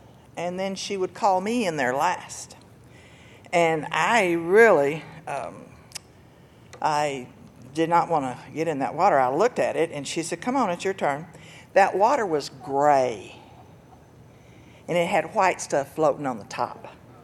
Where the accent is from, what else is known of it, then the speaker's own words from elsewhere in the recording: Texas, United States; I'm from Lubbock County, and Lubbock County had absolutely nothing, just nothing, still has nothing.